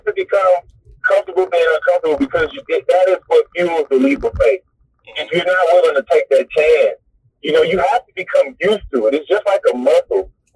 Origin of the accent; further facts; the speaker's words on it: Texas, United States; I went from, you know, being born and raised in Texas, never going on vacations anywhere. I moved around a lot with family members